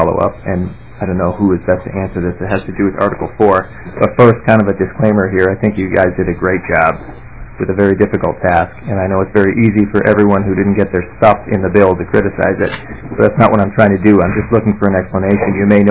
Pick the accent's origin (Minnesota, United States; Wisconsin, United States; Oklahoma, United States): Minnesota, United States; It's supposed to take place in Minnesota. We're from Minnesota.